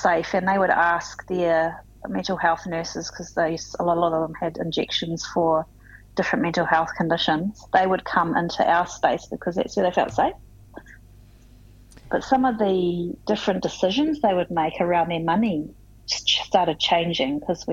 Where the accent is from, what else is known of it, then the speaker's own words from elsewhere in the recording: New Zealand; moved away; I used to run a community hub in my hometown in New Zealand